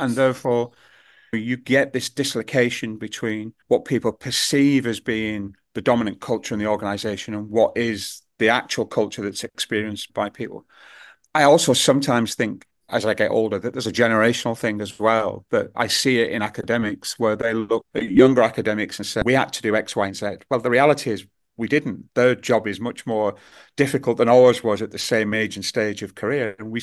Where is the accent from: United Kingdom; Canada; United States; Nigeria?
United Kingdom; Liverpool, North West England; Sorry, I'm from Liverpool. I can't help it.